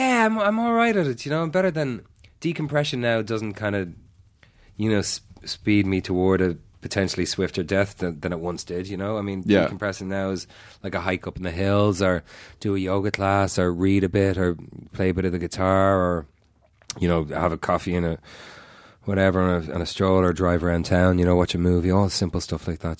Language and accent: English; Ireland; accent: Irish; I'll instantly go back to sounding more Irish. And if I go home a couple of days at home and my accent thickens right up.